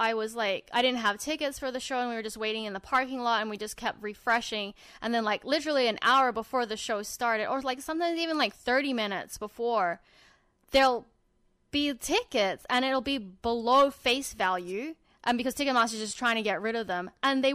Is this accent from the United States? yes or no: no; Australia; Shut up, I'm Australian, man.